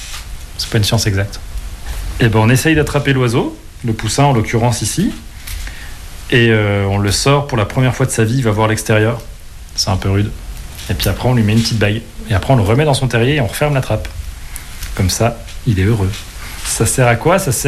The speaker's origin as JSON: {"language": "French", "region": "Bourgogne-Franche-Comté", "country": "France", "said": "Je viens de France. Je viens de Franche-Comté."}